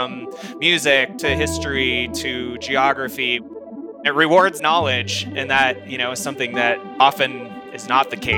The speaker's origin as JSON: {"language": "English", "town": "Fort Collins", "region": "Colorado", "country": "United States", "said": "I'm sure I said, hey, I'm new here. I'm from Fort Collins, Colorado."}